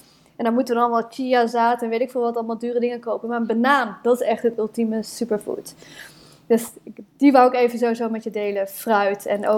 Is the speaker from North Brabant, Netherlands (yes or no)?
yes; Nuenen, North Brabant, Netherlands; Ik ben opgegroeid in Nuenen. Dat ken je misschien wel.